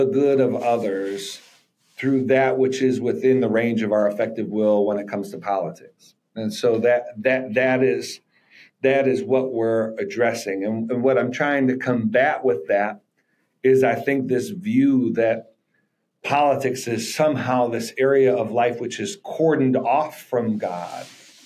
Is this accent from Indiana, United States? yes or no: no; Buffalo, New York, United States; now in Baltimore, United States; I'm from Buffalo, New York, live in Baltimore, Maryland